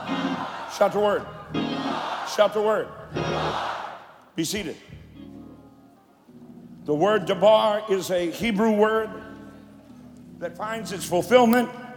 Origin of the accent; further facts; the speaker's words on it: Kentucky, United States; Okay, I'm from Eastern Kentucky.